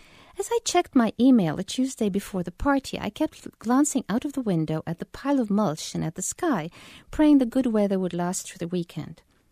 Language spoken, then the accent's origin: English; Egypt; Growing up in Egypt, whenever there was a national catastrophe like the 1967 defeat, my father and uncles packed their overnight bags